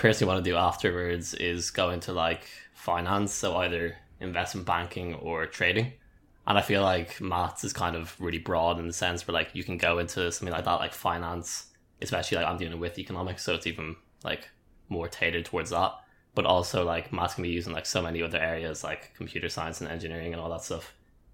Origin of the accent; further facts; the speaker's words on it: Castleknock, Leinster, Ireland; I'm from Castleknock in Dublin, and I'm also in Trinity with Ethan, and I study maths and economics.